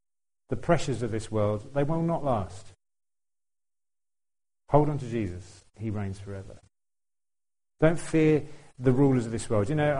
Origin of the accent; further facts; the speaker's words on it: United Kingdom; And as British people, we still like to think we rule the world, but we don't.